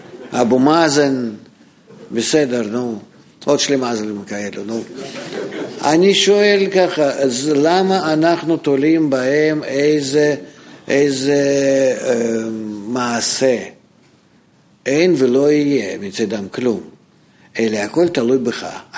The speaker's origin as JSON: {"language": "Hebrew", "country": "United States", "second_language": "Hebrew", "lives_now": "Israel", "said": "אני יודע, אני חי כאן, אני אמריקאי."}